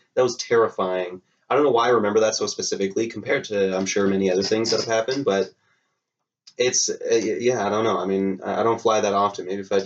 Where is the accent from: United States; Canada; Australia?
Canada; because we're Canadian